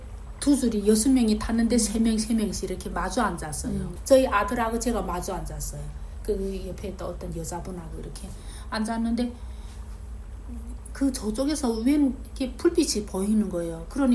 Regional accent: North Korea; 북한이 같은 느낌이 드는 거예요. 북한이 맨 산이지 않아. 그래서 어떻게 이게 딱 우리 고향에 온 것 같은

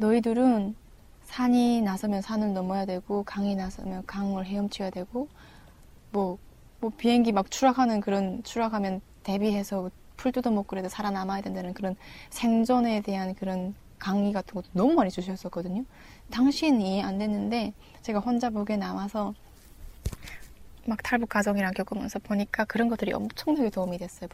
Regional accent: Chongjin, North Hamgyong, North Korea; now in South Korea; 고향 한경북도 청진이 고향인 청년이죠.

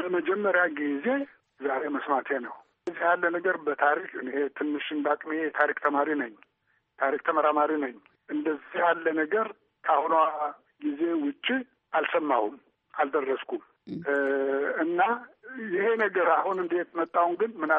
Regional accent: Gondar, Amhara, Ethiopia; born there; እኔ ጎንደር ነው የተወለድኩት። ከጎንደርም ስሜን አምባራስ የሚባለው አገር ላይ ነው የተወለድኩት። እንግዲህ ወልቃይት የእናቴ አገር ነው። በአባቴ ደግሞ ሰሜነኛ ነኝ።

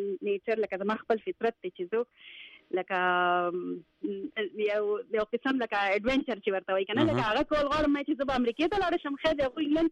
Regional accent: Karachi, Sindh, Pakistan; زما خو مور پلار د سواد دی، زه په کراچۍ کې پیدا لوی شوی یم

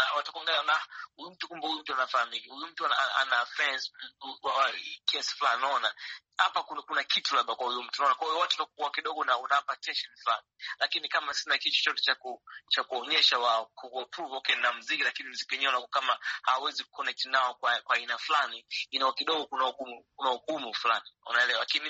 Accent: Tanzania

